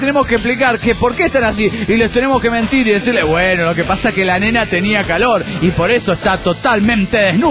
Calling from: Argentina; de Argentina

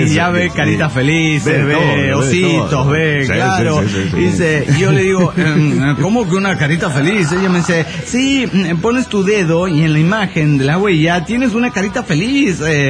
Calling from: Riobamba, Chimborazo, Ecuador; Desde la Sultana de los Andes, Ecuador.

